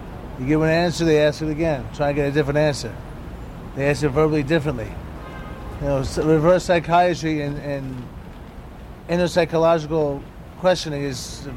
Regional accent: Albania; English is a second language; now in United States

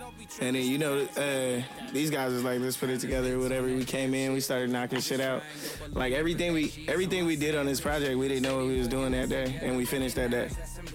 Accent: Seattle, Washington, United States; You know I'm from Seattle.

